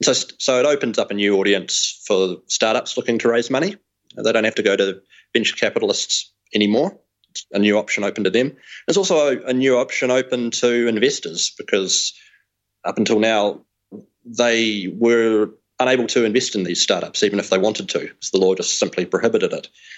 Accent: New Zealand; now in Europe; I come from New Zealand originally. I now base myself in Europe

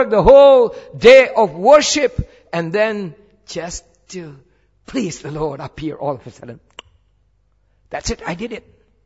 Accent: India; When I was growing up in India

